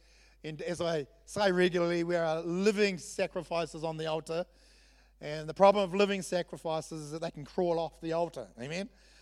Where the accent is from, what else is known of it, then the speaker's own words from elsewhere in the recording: Southland, New Zealand; I'm half Scottish and half Samoan. One half of me wants it for free and the other half doesn't want to give it away, amen? So I know that. We are Southlanders, we are a Scottish settlement